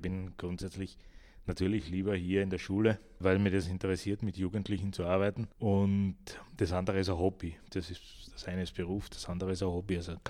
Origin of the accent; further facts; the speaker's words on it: Salzburg, Austria; aber ich komme aus Salzburg und wir haben in Salzburg, in der Stadt Salzburg, eine Wohnung gehabt.